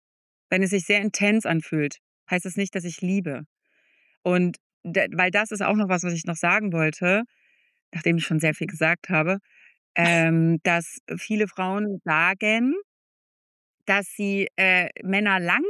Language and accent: German; East Germany, Germany; Also ich komme wirklich aus einer anderen Welt. Ich komme einfach nicht aus dem Westen, das ist ein Riesenunterschied.